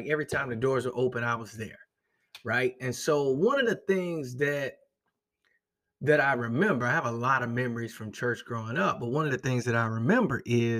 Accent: Jacksonville, Florida, United States; So, growing up in Jacksonville, Florida, man, my dad was a preacher.

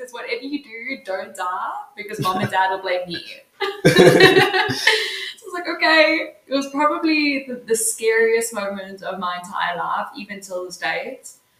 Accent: South Africa; I grew up in South Africa in a community where everyone kind of grew up, got a job, got married, had kids and died.

